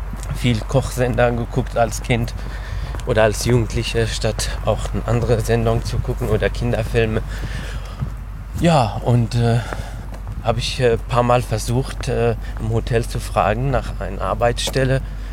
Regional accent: Qamishli, Al-Hasakah Governorate, Syria; Also wo ich herkomme, der Stadt Kamishli liegt also 500 Meter von türkischer Grenze entfernt, also so ein halber Kilometer. Man kann ja Grenze auch sehen.

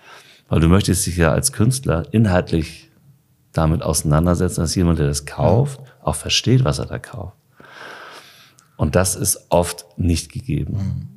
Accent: Hamburg, Germany; born there; Horn. Ich bin gebürtig, born in Horn.

